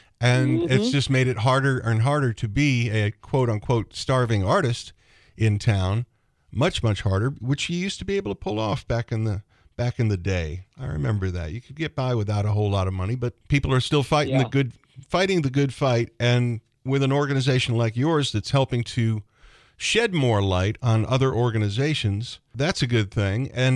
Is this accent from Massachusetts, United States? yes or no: yes; Boston, Massachusetts, United States; moved away as an adult; I came here from Boston over 40 years ago. It'll be 42 years this August.